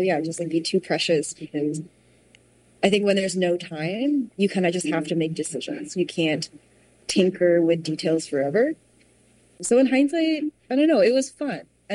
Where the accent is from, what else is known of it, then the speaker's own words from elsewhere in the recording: Taiwan; English is a second language; So I grew up in Taiwan, so I'm fluent in Mandarin and Taiwanese, or Hokkien.